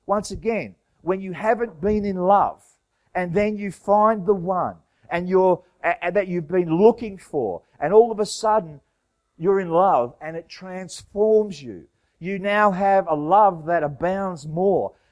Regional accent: Australia; So, being an Australian who only knows instant hot water and likes to have long hot showers, and likes to eat a lot and have snacks, I started to complain.

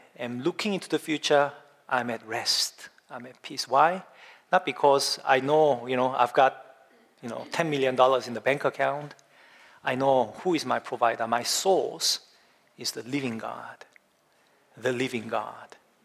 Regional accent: South Korea; English is a second language; when I was year 12 or year 11, like, you know, I came freshly from Korea. I didn't even know how to speak English

